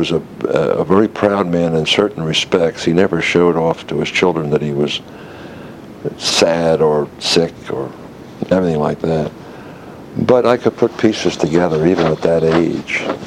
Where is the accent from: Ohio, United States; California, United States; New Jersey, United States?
New Jersey, United States; also born or lived in Philadelphia, Pennsylvania; I was born in Philadelphia and was raised for the most part in New Jersey.